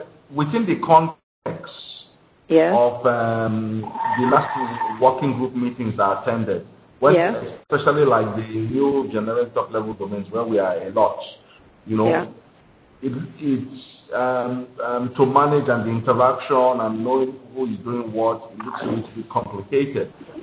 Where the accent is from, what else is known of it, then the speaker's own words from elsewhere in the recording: Nigeria; Yes, it's my Nigerian passport. I'm Nigerian. Yeah, I'm Nigerian.